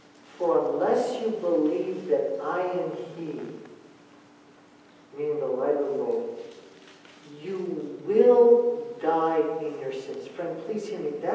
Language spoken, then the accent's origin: English; Escondido, California, United States; For most of my life, I grew up in Escondido, California. Escondido is about a half an hour north of San Diego.